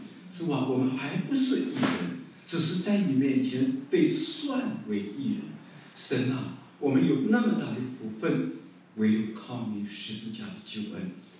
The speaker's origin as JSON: {"language": "Chinese", "country": "China", "said": "就好像我们中国人有的时候叫上帝，有的时候叫神"}